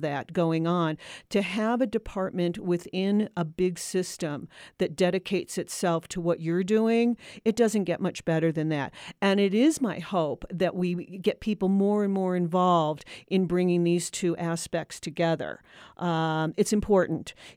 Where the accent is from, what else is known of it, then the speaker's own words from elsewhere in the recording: Los Angeles, California, United States; also born or lived in Chicago; I'm from big cities. I was from Los Angeles. I was from Chicago.